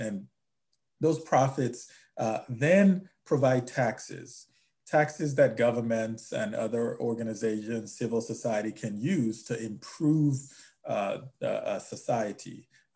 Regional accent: Nigeria; moved away as an adult; now in United States; I'm originally from Nigeria and was fortunate to come to the U.S. to study. In 2000

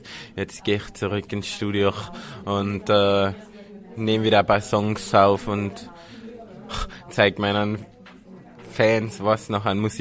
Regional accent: Tyrol, Austria; auch meine Heimat Tirol

